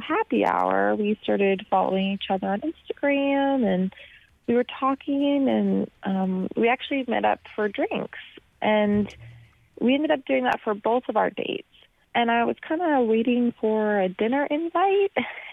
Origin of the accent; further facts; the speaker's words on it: Austin, Texas, United States; from Austin, and I can't beat Booker.